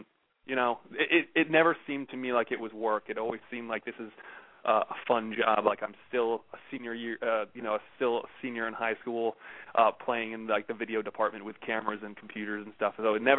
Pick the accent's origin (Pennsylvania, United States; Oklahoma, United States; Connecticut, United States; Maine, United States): Connecticut, United States; now in Los Angeles, United States; I've been in Los Angeles for about 7 years. I'm originally from Connecticut, and, you know, I graduated film school and said I'm just going to go out to L.A.